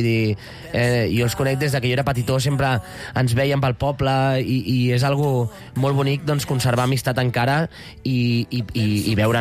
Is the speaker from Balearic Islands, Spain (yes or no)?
no; Sant Feliu de Llobregat, Catalonia, Spain; Al meu poble, sí, van venir, i va ser el primer concert que vaig anar amb els amics de classe.